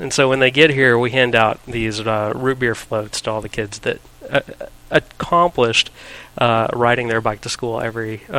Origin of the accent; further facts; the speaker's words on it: Dallas, Texas, United States; I grew up here in Dallas in the Metroplex